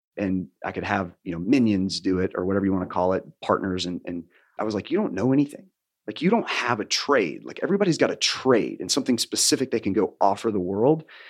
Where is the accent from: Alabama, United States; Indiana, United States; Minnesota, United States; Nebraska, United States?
Alabama, United States; Birmingham; also born or lived in Los Angeles; I come to Iron Tribe Fitness in Birmingham, which is my hometown where I'm from. So back from